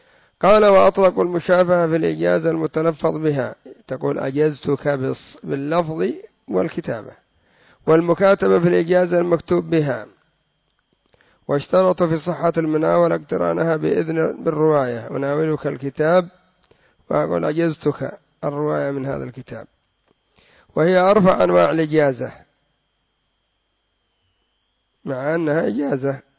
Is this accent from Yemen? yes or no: yes; Yemen; عندنا في اليمن محمد ومحمد، هذه من الأسماء التي ربما تكون في اليمن فقط